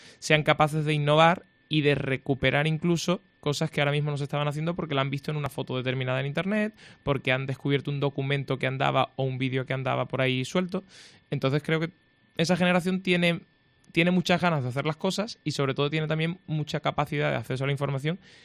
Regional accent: Cádiz, Andalusia, Spain; simplemente soy de Cádiz y después tengo muchos amigos también del tiempo que estuve estudiando en Sevilla

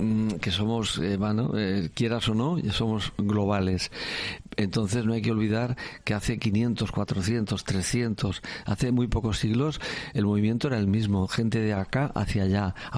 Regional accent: Catalonia, Spain; yo soy catalán, o sea, con mucho orgullo. También mis padres son de Zafra o son de X zona

